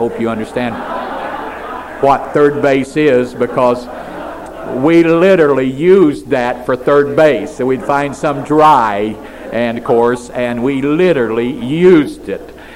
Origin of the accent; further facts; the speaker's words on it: Fillmore, Indiana, United States; born there; But I was born in a house outside of Fillmore, Indiana, and I was literally born in the house.